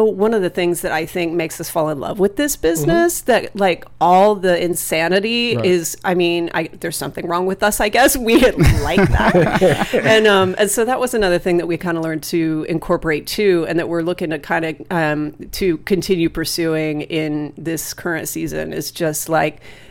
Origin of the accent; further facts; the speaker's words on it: Texas, United States; Yeah, I'm from small town East Texas, and couldn't wait to get the hell out of there